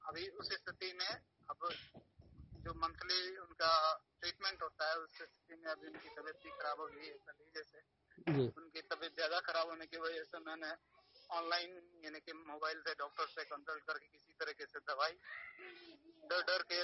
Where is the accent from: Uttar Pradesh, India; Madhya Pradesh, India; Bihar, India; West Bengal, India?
Bihar, India; Munger; मैं मुंगेर हजरतगंज का निवासी हूँ।